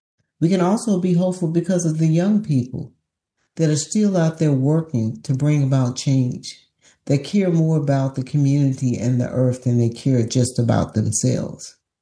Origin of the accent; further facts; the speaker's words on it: the South, United States; You know, growing up in the South, I've learned how to go into places where I'm probably the only Black person there